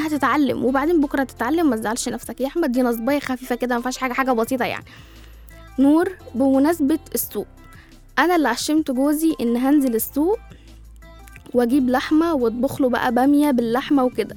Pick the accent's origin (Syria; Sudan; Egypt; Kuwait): Egypt; وبعدين احنا برضو عندنا يعني كمصريين عندنا طبع غريب